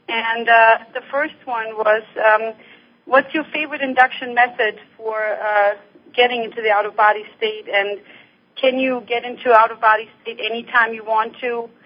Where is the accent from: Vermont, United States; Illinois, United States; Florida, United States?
Florida, United States; I'm from Florida.